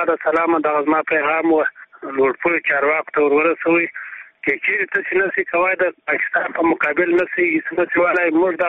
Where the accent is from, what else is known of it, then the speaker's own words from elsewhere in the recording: Helmand, Afghanistan; now in Kandahar, Afghanistan; د هلمند ولایت یم، مګر پروت په کندهار کې یم.